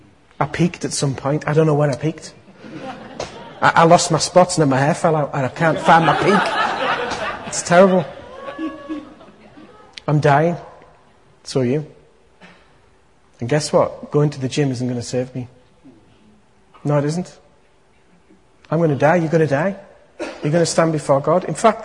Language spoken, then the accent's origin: English; North East England, United Kingdom; when I was a kid growing up in Teesside, there was this village, some of you might even know this village